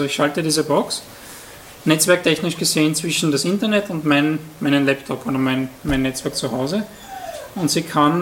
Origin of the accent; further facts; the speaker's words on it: Vienna, Austria; ich komme aus Wien. Ich bin heute um 4 Uhr in der Nacht aus Wien angekommen mit dem Bus